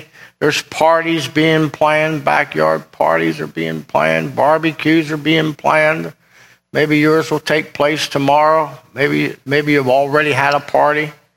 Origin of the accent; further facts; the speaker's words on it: United States; I love America. I'm glad I'm American.